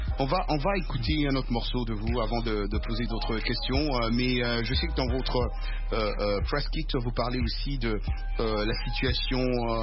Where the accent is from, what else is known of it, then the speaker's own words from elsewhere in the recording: New York, United States; Je suis de New York, moi, je sais de quoi tu parles.